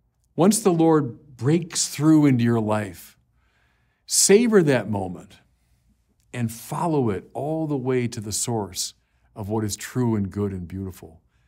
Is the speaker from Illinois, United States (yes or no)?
yes; Chicago, Illinois, United States; And at the time, I was from Chicago, and I'm light pollution everywhere.